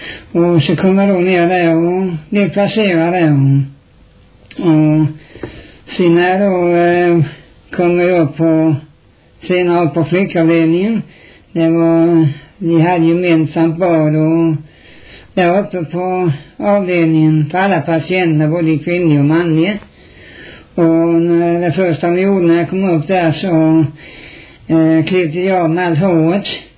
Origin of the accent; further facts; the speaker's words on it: Knislinge, Skåne, Sweden; born there; now in Hässleholm, Sweden; jag är numera bosatt i Hässleholm, jag är i Skåne. Och jag är född i Knislinge, Kristianstad län.